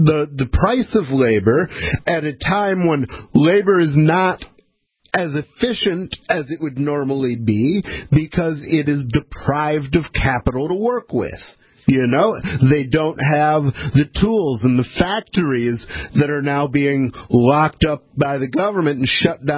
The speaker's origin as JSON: {"language": "English", "region": "Michigan", "country": "United States", "tie": "born or raised there", "said": "I'm a native Michigander, and I am proud to see people standing up in my home state."}